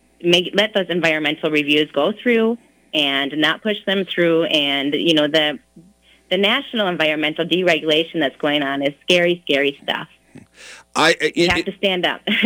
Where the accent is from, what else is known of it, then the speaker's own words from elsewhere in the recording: Minnesota, United States; born there; You know, I was born on the Iron Range.